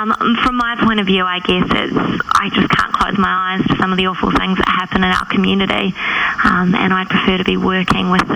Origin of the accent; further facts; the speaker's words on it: Auckland, New Zealand; now in Broome, Australia; Before Broome, I'm originally from Auckland in New Zealand, but I have been living and working in Broome for 18 months